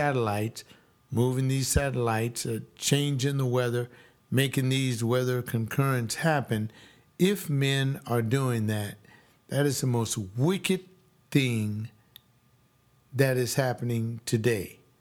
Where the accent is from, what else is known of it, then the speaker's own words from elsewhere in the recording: California, United States; the biggest one is in my home state here in California.